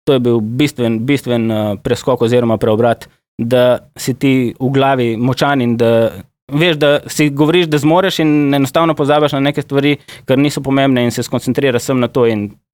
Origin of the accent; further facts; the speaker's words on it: Vipava, Goriška, Slovenia; on je z Idrije, jaz sem iz Vipave